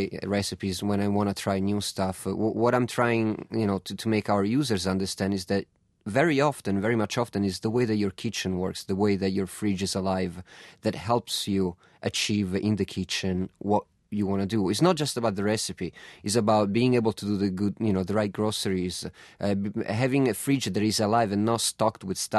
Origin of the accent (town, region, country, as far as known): Florence, Tuscany, Italy; born or raised there